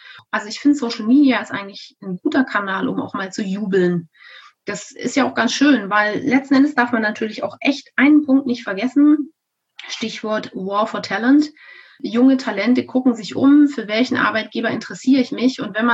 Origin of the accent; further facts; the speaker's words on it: Munich, Bavaria, Germany; Als Münchnerin natürlich noch umso mehr.